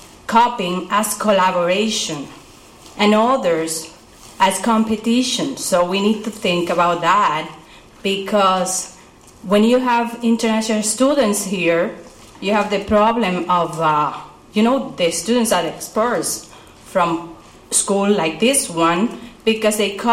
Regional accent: Puerto Rico; now in United States; I come from Puerto Rico. I teach MIS courses in a school of management here, and I have been taught in Massachusetts too.

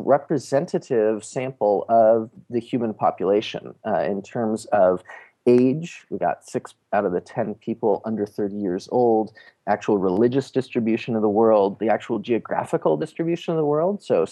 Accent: United States; being an American and having this interest in poverty and in international development

